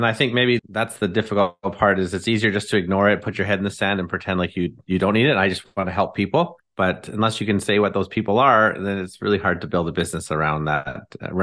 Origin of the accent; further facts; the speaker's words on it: Abbotsford, British Columbia, Canada; Yeah, I'm from Abbotsford, British Columbia, over here on Canada's beautiful West Coast.